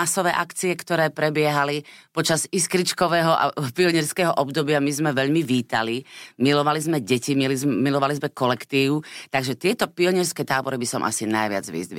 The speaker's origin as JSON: {"language": "Slovak", "region": "eastern Slovakia", "country": "Slovakia", "tie": "born or raised there", "said": "iba nejaká maďarská stanica u nás na Východe tam bola."}